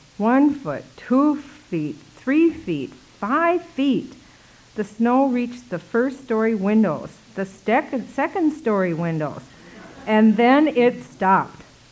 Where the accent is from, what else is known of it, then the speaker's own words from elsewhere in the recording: Minneapolis, Minnesota, United States; when I was a young child growing up in Minneapolis and all the fun I had in the snow